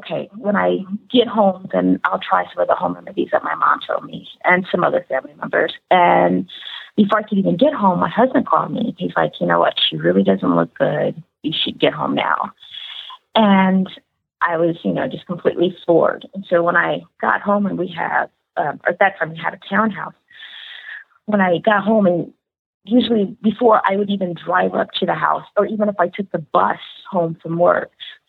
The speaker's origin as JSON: {"language": "English", "town": "Chicago", "region": "Illinois", "country": "United States", "tie": "born or raised there", "lives_now": "Los Angeles, United States", "said": "usually I always go back to my hometown of Chicago to, you know, to hang with my mom a little bit."}